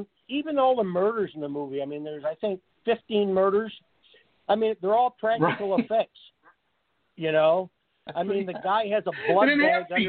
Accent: Kalamazoo, Michigan, United States; Made it in Kalamazoo, my hometown, my brother, my brother Mark, my friend Richard, you know.

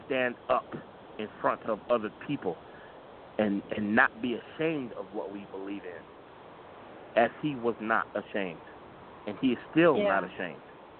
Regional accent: Chicago, Illinois, United States; I'm from Chicago, as are you.

